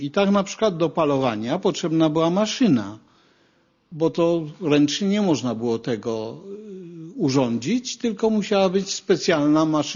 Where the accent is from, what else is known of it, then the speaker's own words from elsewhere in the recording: Kraków, Lesser Poland, Poland; Jestem krakowianinem, mieszkańcem dzielnicy Podgórze byłej